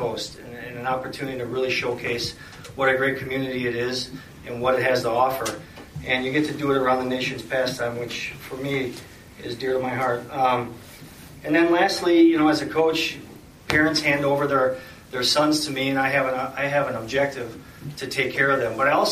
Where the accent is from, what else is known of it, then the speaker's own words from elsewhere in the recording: Wisconsin, United States; So it used to be Northern Climates. When I grew up in Heartland, Wisconsin.